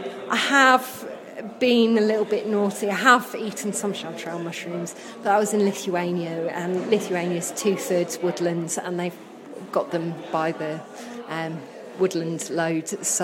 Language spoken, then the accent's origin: English; Wales, United Kingdom; I grew up in Mid Wales